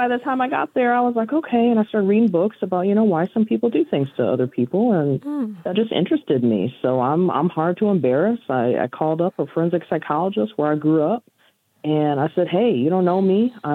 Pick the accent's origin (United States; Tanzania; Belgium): United States; Illinois; Where I grew up outside of Chicago, there was not but a few ways to get up out of the neighborhood.